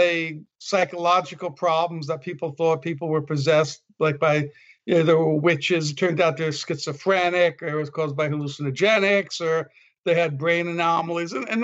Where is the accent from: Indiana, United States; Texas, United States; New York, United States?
New York, United States; And I hated the cockroaches, but I'm from New York.